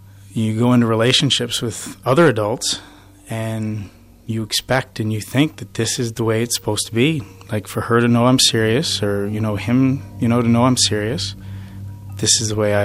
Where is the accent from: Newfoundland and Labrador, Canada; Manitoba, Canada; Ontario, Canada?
Newfoundland and Labrador, Canada; Growing up, I was raised in Newfoundland.